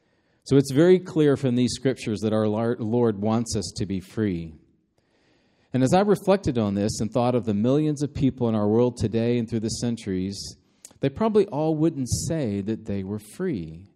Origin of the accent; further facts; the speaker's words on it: United States; Growing up in the United States, we hear about our freedoms, the freedom of speech, the freedom of religion.